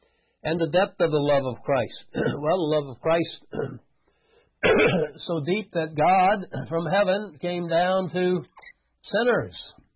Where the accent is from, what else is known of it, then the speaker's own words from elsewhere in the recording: United States; Well, I'm an American.